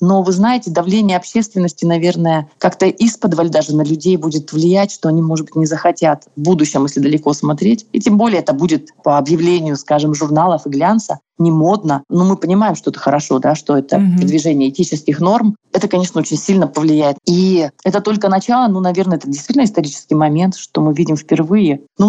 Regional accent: Irkutsk, Irkutsk Oblast, Russia; Вы знаете, я из Иркутска, из Сибири. Я, знаешь, такое и минус 30, и минус 35, ну, вот из детства.

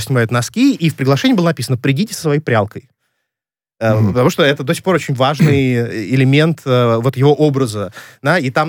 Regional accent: Russia; Ну, это потому, что мы из России, мы так думаем.

